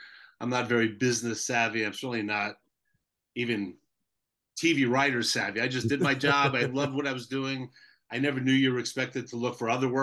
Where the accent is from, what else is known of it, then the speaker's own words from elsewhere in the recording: New Jersey, United States; but I'm from Jersey. I never expected to come out here ever.